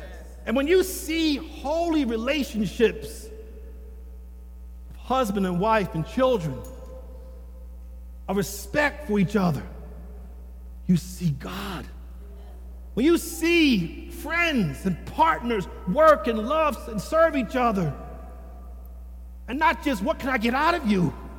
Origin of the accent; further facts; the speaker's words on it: Philadelphia, Pennsylvania, United States; I didn't grow up on the main line. I didn't grow up in Chestnut Hill or Society Hill. I grew up in North Philadelphia.